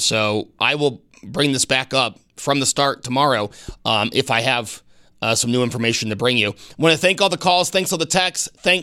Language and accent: English; Amherst, New York, United States; also born or lived in Buffalo / Tonawanda; the house I grew up in Amherst, or, you know, where I live now, or all the places I lived in between, in the city of Buffalo, in Tonawanda.